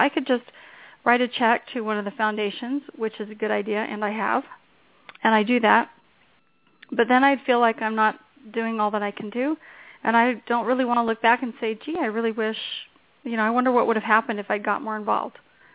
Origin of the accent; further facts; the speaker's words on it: California, United States; I grew up in the Bay Area. I'm a Silicon Valley girl, and so that's a lot of my background.